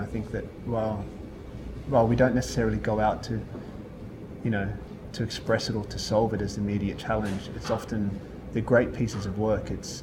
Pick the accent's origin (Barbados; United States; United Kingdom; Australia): Australia; growing up in Australia, you just drive a lot. You know, you're in a car, it's a big country.